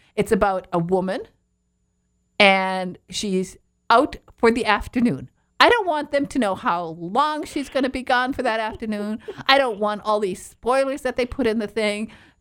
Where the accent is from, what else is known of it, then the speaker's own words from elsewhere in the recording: Michigan, United States; I'm from Michigan, and we have this stereotype about people from Alabama.